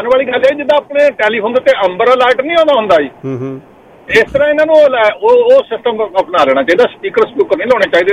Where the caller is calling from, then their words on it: Montreal, Quebec, Canada; ਹਾਂਜੀ ਗਰੇਵਾਲ ਸਾਹਿਬ, ਮੈਂ ਵੀ ਮੋਂਟਰੀਅਲ ਤੋਂ ਹਾਂ